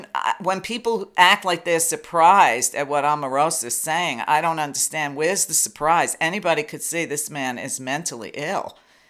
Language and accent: English; Brooklyn, New York, United States; And what I didn't know about detecting bullshit, my parents told me. Growing up in Brooklyn told me.